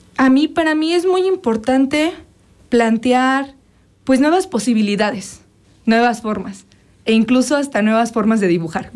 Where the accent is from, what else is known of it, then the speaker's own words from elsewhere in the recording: Temixco, Morelos, Mexico; Yo crecí, la mayoría de mi adolescencia fue en Temisco, entonces es una ciudad periférica